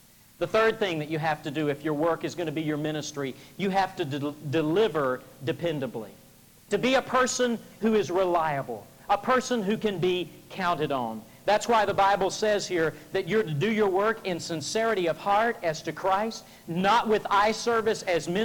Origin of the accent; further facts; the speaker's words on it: Memphis, Tennessee, United States; about 25,000 students in my hometown of Memphis, Tennessee